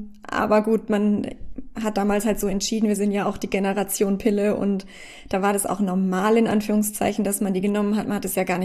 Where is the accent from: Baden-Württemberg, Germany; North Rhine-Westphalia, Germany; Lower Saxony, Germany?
Baden-Württemberg, Germany; G8 hieß das bei uns in Baden-Württemberg damals. Also ich komme ja aus Deutschland